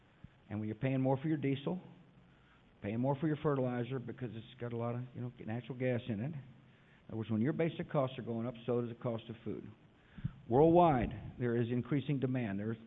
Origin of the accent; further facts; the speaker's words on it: Texas, United States; You know, I came from Texas with a set of values, and I'm going to go home with the same set of values